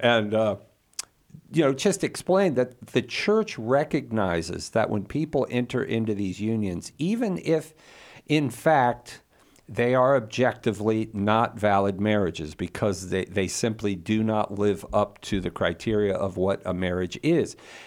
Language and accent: English; the South, United States; accent: Southern; to use my Southern accent, it don't get no gooder than that, right?